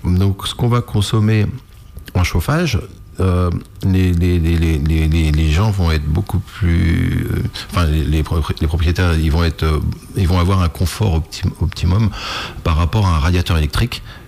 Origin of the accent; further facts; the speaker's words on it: Saint-Hilaire, Pays de la Loire, France; Oui, surtout que moi je suis vraiment vendéen, donc j'ai grandi à Saint-Hilaire et je suis toujours à Saint-Hilaire